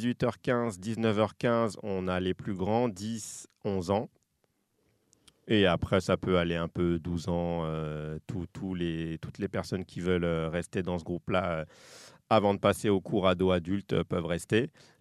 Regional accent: Île-de-France, France; J'avais déjà fait de l'aïkido dans le 91, d'où je viens

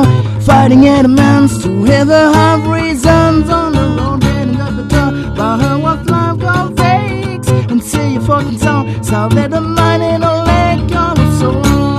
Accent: Carpentras, Provence-Alpes-Côte d'Azur, France; Je viens de Carpentras, donc ça définit bien.

